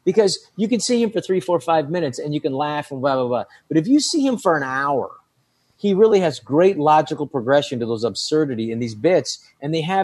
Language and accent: English; San Francisco, California, United States; like I'm from San Francisco, I think I'm a traditional liberal